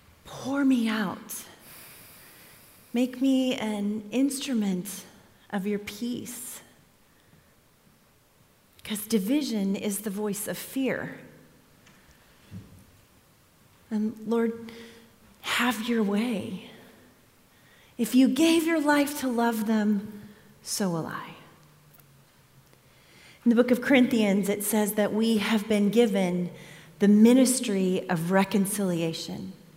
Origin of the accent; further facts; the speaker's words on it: California, United States; and I grew up here in California.